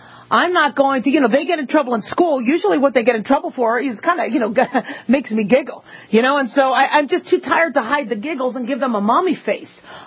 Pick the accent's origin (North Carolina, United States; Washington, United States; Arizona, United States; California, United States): Arizona, United States; because, you know, we grew up in Arizona.